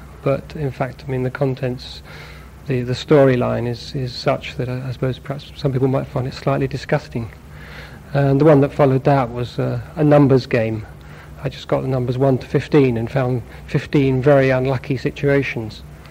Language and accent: English; Islington, London, United Kingdom; I'm not a country person. I was born in Islington. I've always lived in London.